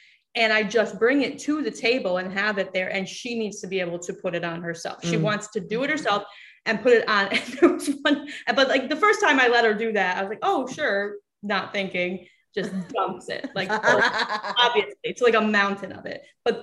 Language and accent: English; Wisconsin, United States; I grew up in Wisconsin.